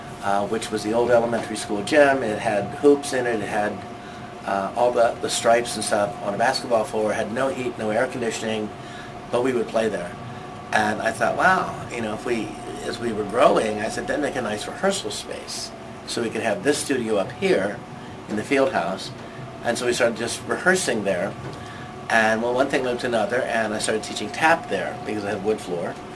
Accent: Illinois, United States; moved away as an adult; I am originally from Illinois and moved out here in 1978

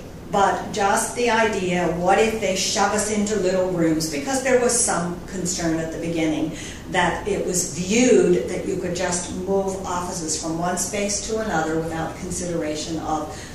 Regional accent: Pennsylvania, United States; I grew up in the North Hills of Pennsylvania. I graduated from North Allegheny High School.

